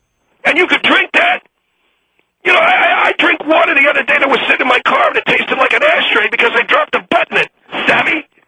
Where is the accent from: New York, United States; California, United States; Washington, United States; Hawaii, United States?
New York, United States; Brooklyn; And when I grew up in Brooklyn, which I grew up in Woodbridge, Brooklyn, which is a ghetto now.